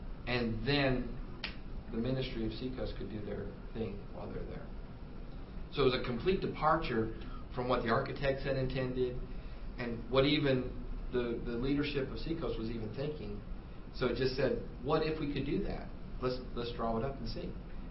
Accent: Hawaii, United States; born there; also born or lived in California; I was born in Hawaii, lived in California.

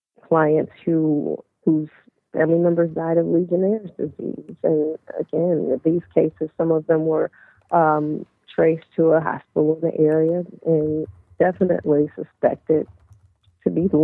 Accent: Detroit, Michigan, United States; moved away as an adult; also born or lived in Portland; So yeah, I'm born and raised in Detroit, from Detroit, educated in Detroit public schools, and went away right after school, did an internship at the New York Times, and after that, I did the Oregonian.

